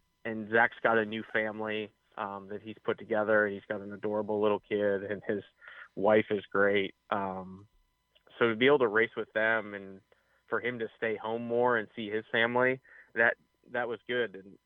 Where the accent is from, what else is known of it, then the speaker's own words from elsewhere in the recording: Fremont, Ohio, United States; both of us grew up in Ohio. We're right from the Attica-Fremont area.